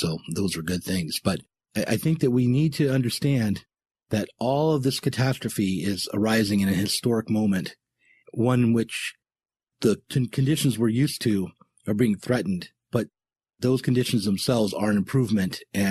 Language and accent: English; United States; I'm an American and I'm looking at this very much through my own cultural lens.